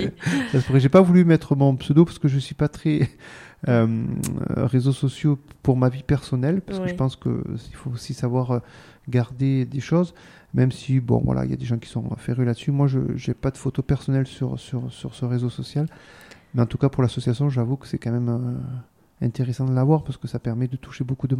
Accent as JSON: {"language": "French", "town": "Barrême", "region": "Provence-Alpes-Côte d'Azur", "country": "France", "also_born_or_lived": "Digne", "said": "Je suis barrémois dinois, ou je ne sais pas comment vous, dinois, barrémois. Enfin, je suis un peu des deux parce que j'ai mon cœur à Barème quand même, parce que c'est un village qui est super et j'ai une maison là-bas."}